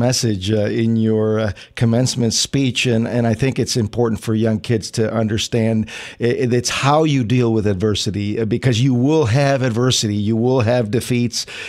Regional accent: Illinois, United States; another pro-life issue that pertains to my home state, the state of Illinois.

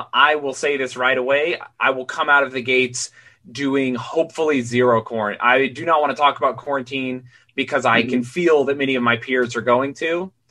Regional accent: Utah, United States; And I'm from Utah, which is really odd in its own special way. And it's as weird as New York.

